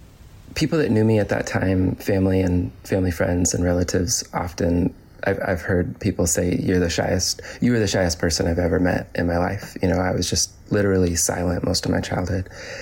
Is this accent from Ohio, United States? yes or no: no; Gearhart, Oregon, United States; Well, I grew up on the Oregon coast in a small town of 1,000 people, 2,000 in the summer with the tourists. It was a beautiful spot.